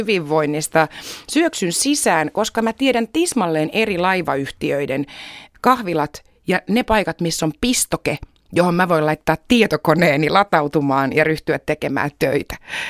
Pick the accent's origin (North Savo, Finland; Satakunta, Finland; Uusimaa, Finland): Uusimaa, Finland; Helsinki; Helsinkihän on aina ollut mun kotikaupunki lukuun ottamatta niitä vuosia, jotka on asunut ulkomailla muuallakin kuin Virossa.